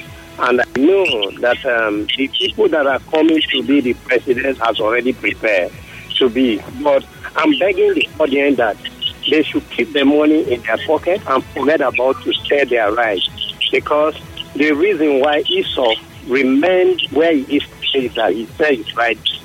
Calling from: Port Harcourt, Rivers, Nigeria; I'm calling from Port Harcourt.

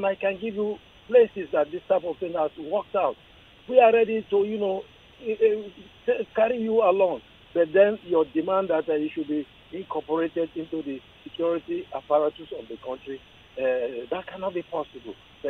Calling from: Abeokuta, Ogun, Nigeria; Yes, I'm calling you from Abeokuta in Abeokuta.

